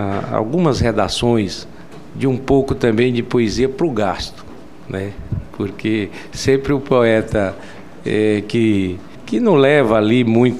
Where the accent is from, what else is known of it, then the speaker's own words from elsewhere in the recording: Porto Nacional, Tocantins, Brazil; eu venho também do norte. Eu venho de Porto Nacional, cidade centenária, às margens do nosso Tocantins. Berço cultural, inclusive, do então norte goiano.